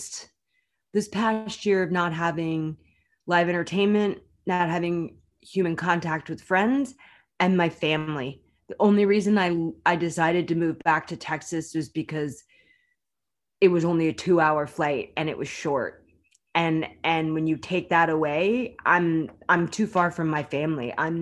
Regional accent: Ireland; As an Irish person, I appreciated that so much.

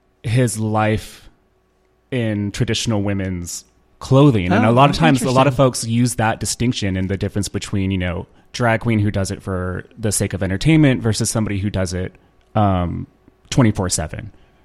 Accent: Texas, United States; I grew up in East Texas.

